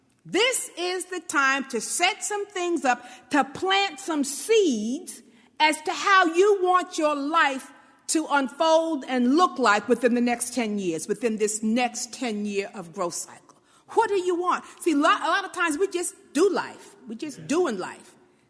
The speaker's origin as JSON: {"language": "English", "town": "Brooklyn", "region": "New York", "country": "United States", "tie": "born or raised there", "said": "because I am a native New Yorker. I'm a girl from Brooklyn."}